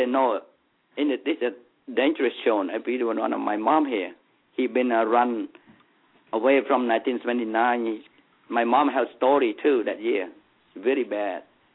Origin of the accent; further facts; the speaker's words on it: Cambodia; English is a second language; They know that they asked me where are you from. I said Cambodia.